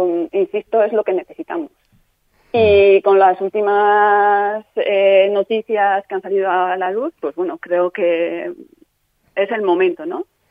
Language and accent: Spanish; Hendaye, Nouvelle-Aquitaine, France; also born or lived in Beasain; yo no nací en Francia, nací aquí en Beasain.